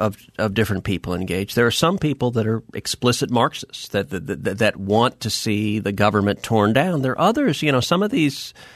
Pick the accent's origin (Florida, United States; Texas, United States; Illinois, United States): Texas, United States; Houston; I grew up in Houston and got involved with a group called the Free Enterprise Institute